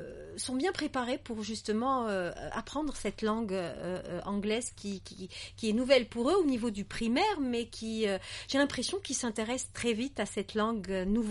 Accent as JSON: {"language": "French", "country": "Algeria", "said": "Il y a aussi des Algériens et des Algériennes qui écrivent en anglais chez nous, en Algérie."}